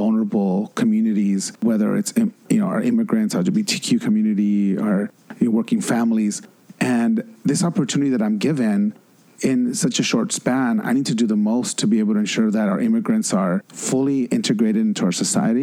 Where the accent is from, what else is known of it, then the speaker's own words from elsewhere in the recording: Los Angeles, California, United States; I was growing up in East LA.